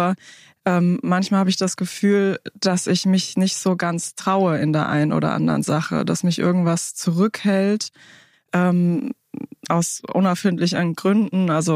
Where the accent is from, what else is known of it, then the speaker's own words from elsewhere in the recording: Hesse, Germany; Ja, ich bin 38 Jahre alt, bin gebürtig aus Hessen. Mein Vater kommt aus Kenia, ist mit 21 Jahren nach Deutschland gekommen